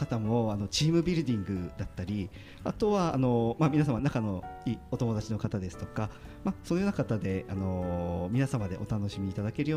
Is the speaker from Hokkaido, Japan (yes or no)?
yes; Hokkaido, Japan; now in Sapporo, Japan; 私は、まあ、北海道出身ではあるんですけど、まあ、道東の方に出身になりますので、